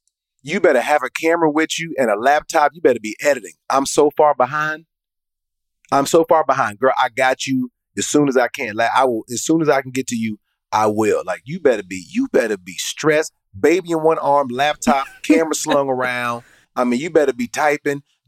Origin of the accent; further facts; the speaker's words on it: Atlanta, Georgia, United States; It took me a long time to stop saying females because I'm from Atlanta and that's just how we talk